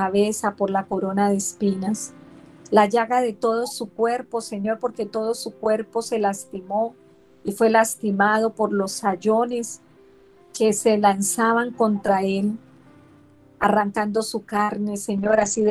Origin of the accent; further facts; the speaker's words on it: Colombia; las heridas que a diario le ocasionamos como colombianos